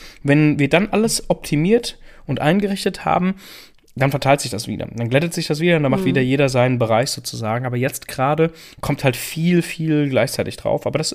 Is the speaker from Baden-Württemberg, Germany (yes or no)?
no; Saarbrücken, Saarland, Germany; dem anderen Startup aus Saarbrücken, lustigerweise, da wo ich herkomme